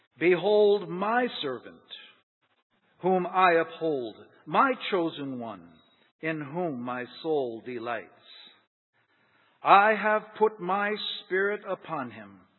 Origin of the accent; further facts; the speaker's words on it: New York, United States; And I come from New York.